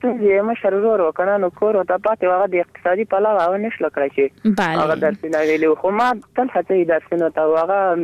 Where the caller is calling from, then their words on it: Parwan, Afghanistan; د پروان ولایت څخه اړیکه نیولې.